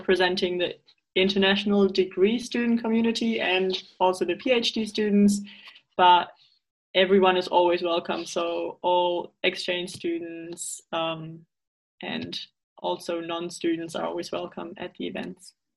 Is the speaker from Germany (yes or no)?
yes; Germany; English is a second language; I'm from Germany.